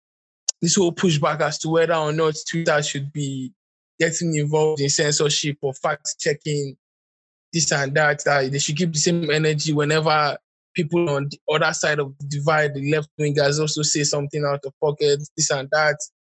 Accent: Seychelles; I'm from Seychelles.

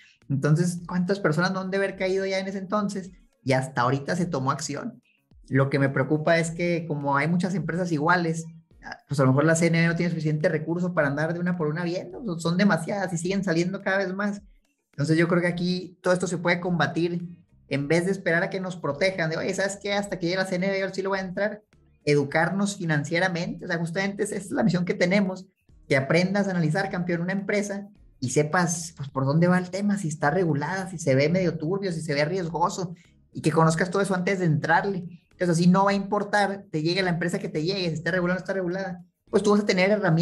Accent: Chihuahua, Mexico; Fíjate, yo soy de Chihuahua

